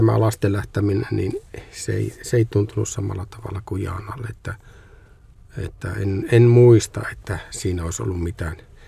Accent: Oulu, North Ostrobothnia, Finland; mä oon siis Oulusta kotoisin

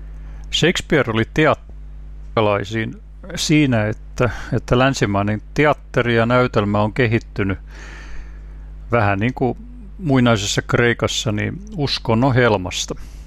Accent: Ulvila, Satakunta, Finland; Olen Ulvilasta opettaja. Tietokirjailija.

